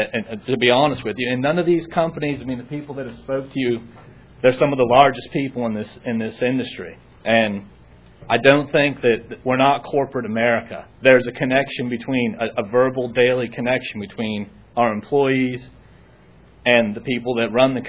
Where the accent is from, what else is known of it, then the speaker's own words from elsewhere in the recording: Eastern Shore, United States; I'm from the Eastern Shore as well.